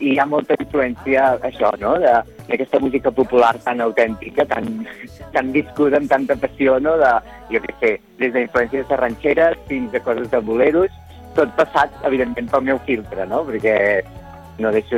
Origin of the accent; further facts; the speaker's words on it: Catalonia, Spain; jo he crescut a Can Toni Gros, que és, podríem dir, quasi prepirineu, Mendeu, Can Toni Gros.